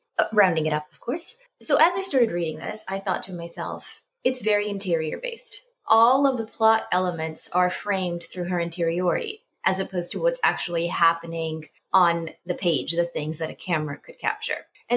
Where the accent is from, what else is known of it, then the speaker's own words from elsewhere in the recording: Salinas, California, United States; I am originally from Salinas, California.